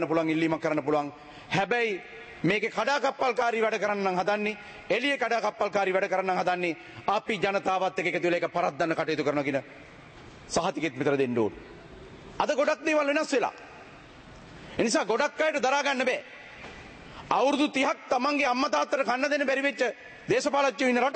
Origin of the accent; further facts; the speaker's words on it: Middeniya, Southern Province, Sri Lanka; මම මිද්දණියේ මන්ත්‍රීවරයා මම මිද්දණිය මගේ ගම